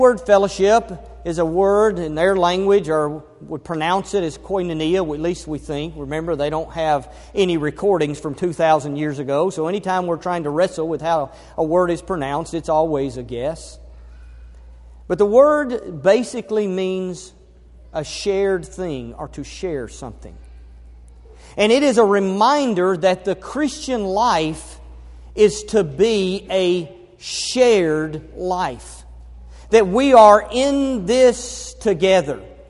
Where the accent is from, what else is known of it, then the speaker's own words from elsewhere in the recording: Elizabethtown, Kentucky, United States; Carla and I grew up in Kentucky, in Elizabethtown, so we've got roots.